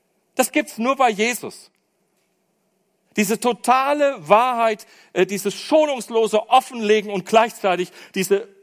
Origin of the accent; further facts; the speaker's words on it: North Rhine-Westphalia, Germany; Wir sagen immer, ich komme aus dem Siegerland. Siegerland ist eine Welt für sich, findet ihr bei Google auch vielleicht, weiß ich nicht. Gehört zum südlichsten Zipfel von Nordrhein-Westfalen, ist ein fränkisches Volk